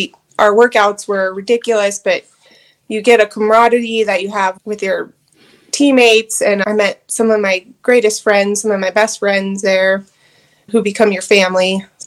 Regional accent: Colorado, United States; Growing up in Colorado, it's like taboo if you're inside. We have great weather all year round.

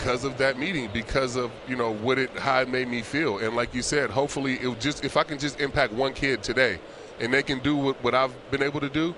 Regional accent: California, United States; And obviously I grew up in California, but I feel like I had a chance to mature here as a man.

